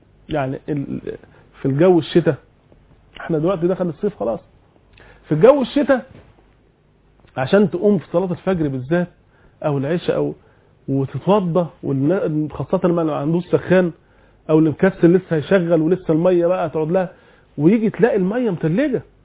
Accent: Egypt; واحنا عندنا في مصر في لغه يقول لك يكروت الوضوء.

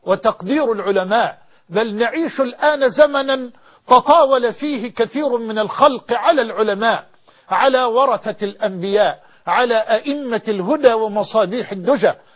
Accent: Egypt; وأن يحفظ بلدنا مصر

